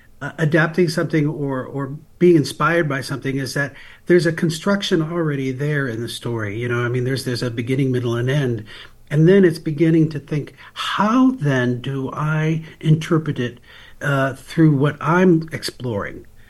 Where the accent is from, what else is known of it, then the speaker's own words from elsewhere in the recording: California, United States; I grew up on the Central Coast, and so my family were farm workers